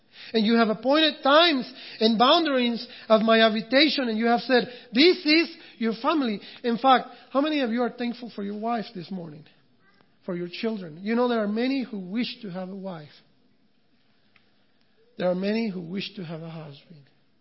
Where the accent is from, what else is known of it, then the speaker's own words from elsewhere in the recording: Mexico; I tell you this because I am from Mexico. And I am here and I am blessed to be here at this point in time in my life.